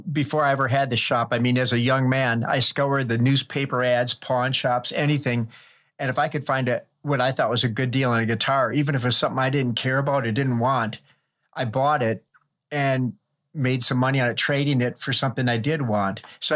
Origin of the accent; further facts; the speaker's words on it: Marshfield, Wisconsin, United States; now in La Crosse, United States; Well, I was born and raised in Marshfield, Wisconsin, moved to La Crosse when I was 21, worked various jobs.